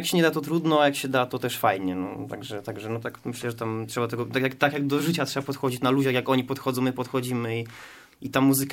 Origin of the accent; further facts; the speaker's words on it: Słupsk, Pomeranian Voivodeship, Poland; Założyłem zespół bluesowy w Słupsku, bo ja pochodzę ze Słupska